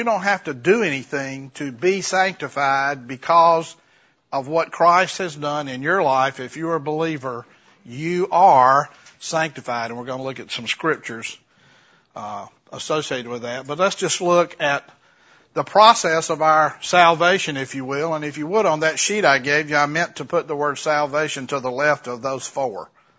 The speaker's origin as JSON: {"language": "English", "region": "Mississippi", "country": "United States", "lives_now": "Alabama, United States", "said": "Well, I usually say Alabama. That is where I live, so. But I am from Mississippi, as you're right."}